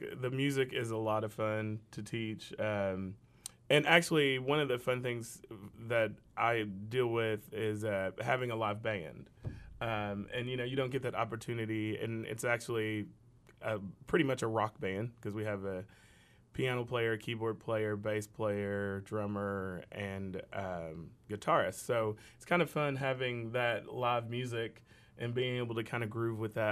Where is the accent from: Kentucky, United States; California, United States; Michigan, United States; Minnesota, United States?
Kentucky, United States; Louisville; I'm only saying that because I'm from Louisville.